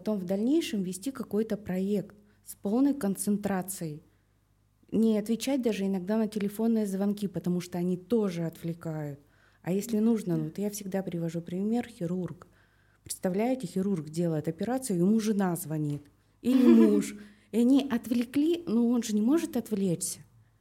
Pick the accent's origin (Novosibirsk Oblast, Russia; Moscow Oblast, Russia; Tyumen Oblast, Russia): Tyumen Oblast, Russia; я выросла в Свердловской, в Тюменской области.